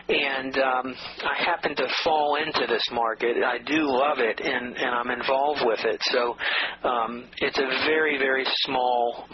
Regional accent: Atlanta, Georgia, United States; Well, I grew up in Atlanta, Georgia. I went to nursery school and grade school and high school, and I went to college.

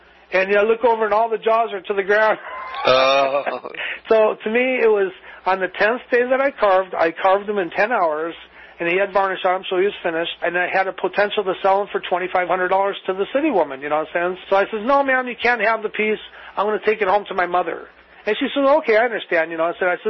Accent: Chicago, Illinois, United States; a coin slot like I grew up with as a child growing up in Chicago.

